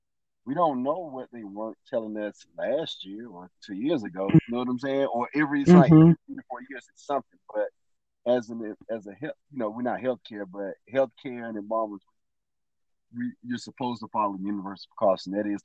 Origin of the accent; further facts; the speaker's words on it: Decatur, Georgia, United States; I am born and raised. I am a proud native of Decatur, Georgia. For those you don't know, that city is about 15 minutes east of the city of Atlanta.